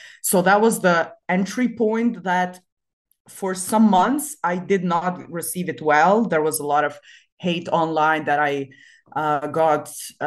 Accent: Kosovo; I was writing about my personal experience as a woman growing up in Kosovo

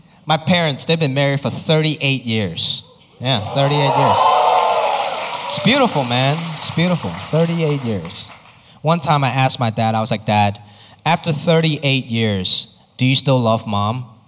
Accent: Hong Kong; now in United States; whenever I tell people I'm from Hong Kong, this is always the first thing they say.

